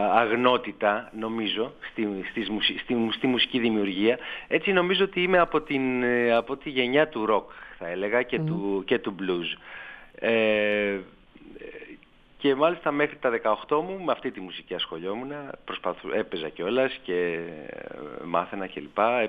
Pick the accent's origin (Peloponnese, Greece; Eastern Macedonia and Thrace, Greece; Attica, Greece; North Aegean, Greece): Attica, Greece; Korydallos; και εγώ επειδή μεγάλωσα στον Κορυδαλό, έτσι βρέθηκα σε επαφή με τη σχολή αυτή